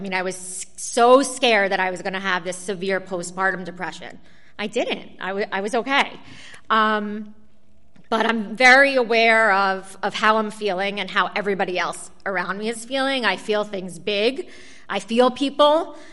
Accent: New York, United States; now in Baltimore, United States; No offense to Baltimore, but you know, I'm a New Yorker in my blood, and that was a rough one.

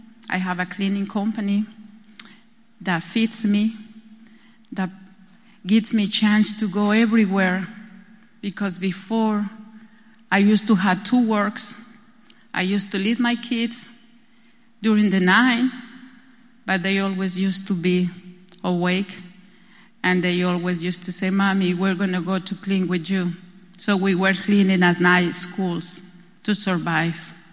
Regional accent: Mexico City, Mexico; I grew up in Mexico City, and I am the fifth of five. I mean, I am the first one of five siblings that had gone to college.

